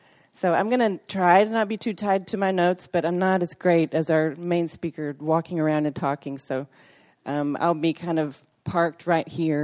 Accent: Tyler, Texas, United States; But I live here. I'm from Tyler. My husband's a pastor in town

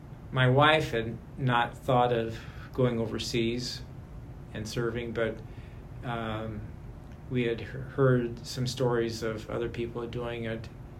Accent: Topeka, Kansas, United States; we had job offers in Fergus Falls and one in my hometown in Topeka, Kansas.

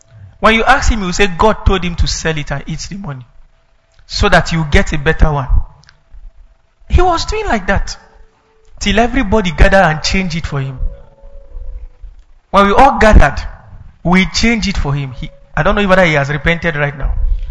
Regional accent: Kaduna, Kaduna State, Nigeria; A sister was complaining to me recently from where I grew up in Kaduna about some certain things that were happening.

